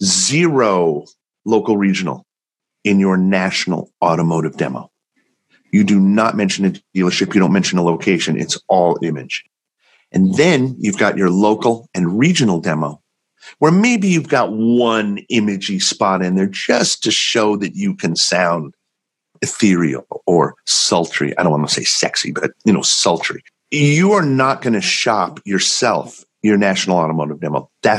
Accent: Los Angeles, California, United States; I'm fortunate. I grew up in Los Angeles, so I really don't have much of an accent.

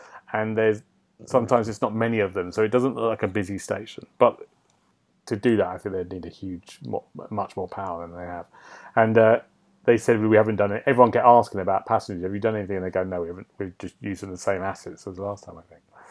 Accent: London, United Kingdom; And me being a Londoner, that's very exciting.

